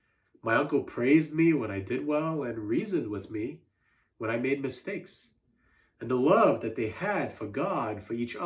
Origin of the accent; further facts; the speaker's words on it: Singapore; I'm originally from Singapore. My father was the secretary to the president of Singapore, and my mother was an engineer. So my older brother and I not only grew up with status and affluence